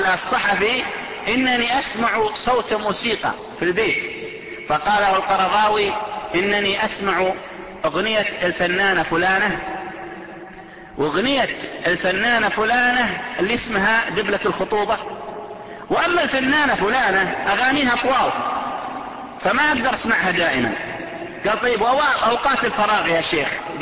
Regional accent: Saudi Arabia; والقرضاوي انتشر عندنا في السعودية

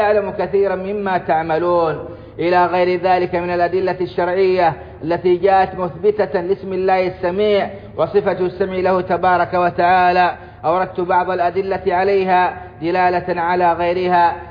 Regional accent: Saudi Arabia

